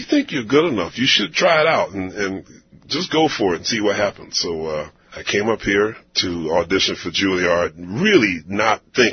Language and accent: English; Philadelphia, Pennsylvania, United States; I had great classical teachers growing up in Philly.